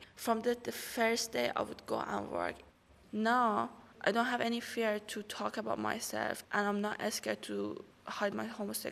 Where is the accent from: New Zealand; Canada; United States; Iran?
Iran; I am from Iran. I'm a lesbian woman and I'm 21 years old.